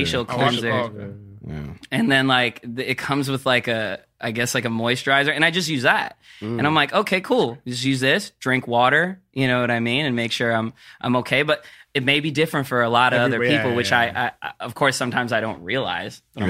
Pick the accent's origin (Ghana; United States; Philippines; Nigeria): Philippines; I'm a Filipino dude, so we get acne very, I don't know, but from what I know, like growing up, I've seen a lot of Filipino dudes with acne.